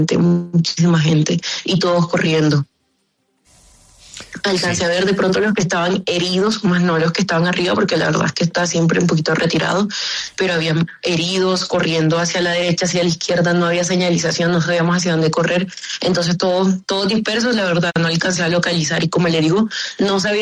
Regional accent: Sincelejo, Sucre, Colombia; yo soy colombiana, como usted lo acaba de mencionar, soy de Sincelejo. Me dirigí acá a la Ciudad de México para hacer turismo

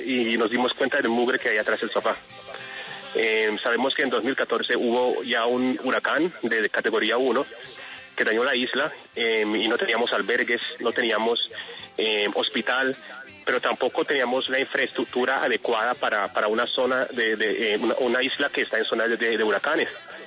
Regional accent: Providencia, San Andrés and Providencia, Colombia; Y pues como artistas, como providencianos, como colombianos, estamos haciendo lo mejor que podemos desde la distancia para nuestra isla, para nuestro país.

